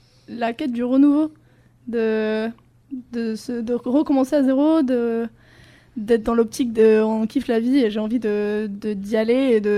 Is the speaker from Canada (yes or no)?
no; Spain; French is a second language